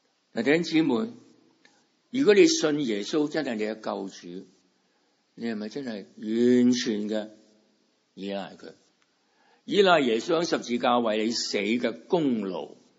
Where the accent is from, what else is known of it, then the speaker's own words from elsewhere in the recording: China; 好像你相信有个孙中山先生，我们中国人，你相信有个孙中山先生，跟你的生活没什么影响